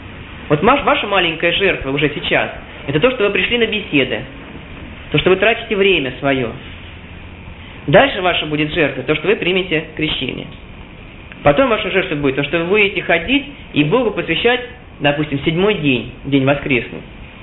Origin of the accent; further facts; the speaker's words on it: Moscow, Russia; moved away as an adult; Опять же, я оставил родину. Я сам из Москвы.